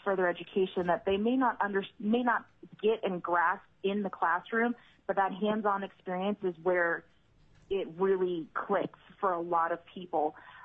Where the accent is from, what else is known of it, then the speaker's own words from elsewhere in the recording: Magnolia, Delaware, United States; I am originally from Magnolia, Delaware